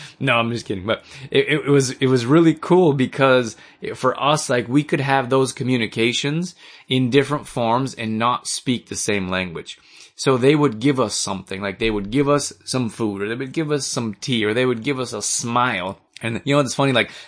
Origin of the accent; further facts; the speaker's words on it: United States; I'm from the U.S. as well, so I wanted to let people know that we are friendly here.